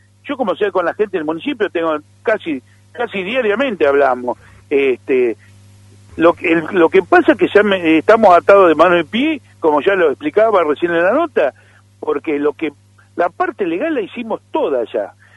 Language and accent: Spanish; Mar del Plata, Buenos Aires Province, Argentina; Ejemplo, yo soy de Mar del Plata.